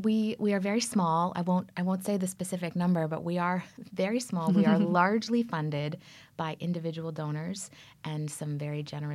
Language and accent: English; Toronto, Ontario, Canada; But I'm from Canada. My very first incarnation was in the arts.